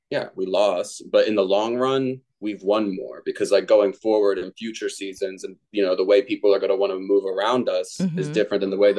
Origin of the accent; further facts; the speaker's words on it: New Jersey, United States; I'm from New Jersey. I come from a very old school Catholic family. That's how we talk.